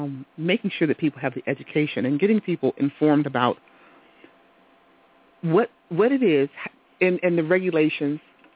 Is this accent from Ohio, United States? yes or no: yes; Youngstown, Ohio, United States; Well, you know, we're from Youngstown, and if you've done any research of where we are, there's oil in their heels.